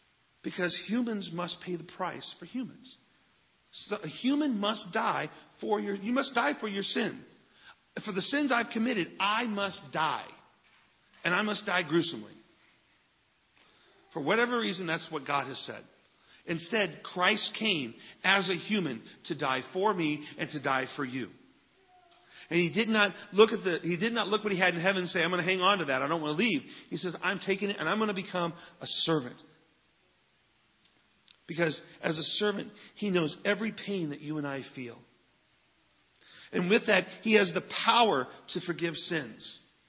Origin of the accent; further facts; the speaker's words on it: Fort Wayne, Indiana, United States; my hometown of Fort Wayne is not really my hometown.